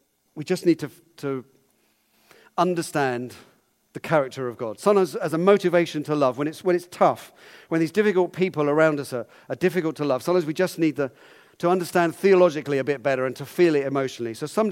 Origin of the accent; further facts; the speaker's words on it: United Kingdom; But you know, maybe not hate because I'm British.